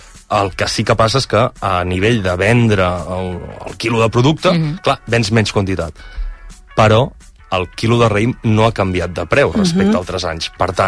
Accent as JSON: {"language": "Catalan", "town": "Pla del Penedès", "region": "Catalonia", "country": "Spain", "said": "Sí, sí, som del Pla del Penedès, tots dos."}